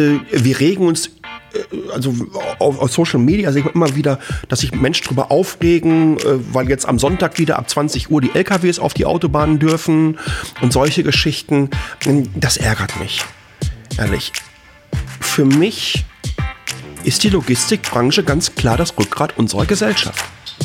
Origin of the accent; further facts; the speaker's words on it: Dortmund, North Rhine-Westphalia, Germany; born there; ich bin 1971 in Dortmund geboren